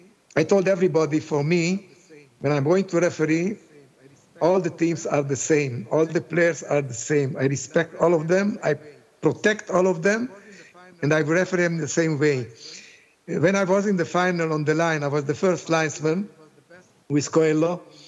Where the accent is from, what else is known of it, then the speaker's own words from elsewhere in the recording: Hungary; first language Hungarian; English is a second language; I speak Hungarian, it's my mother language.